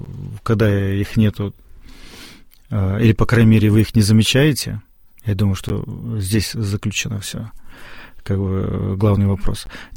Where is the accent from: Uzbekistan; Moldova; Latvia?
Moldova; однажды в Молдавии, откуда я родом